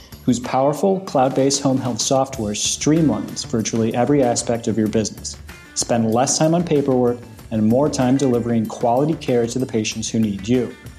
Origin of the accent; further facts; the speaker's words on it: Chicago, Illinois, United States; I am from the Chicagoland area, so I'm among the group of people out there who says NAC instead of NOC as president.